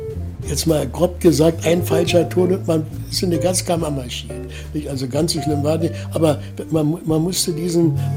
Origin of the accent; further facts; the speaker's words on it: Berlin, Germany; Ich habe die Mütze abgenommen, bin aus Berlin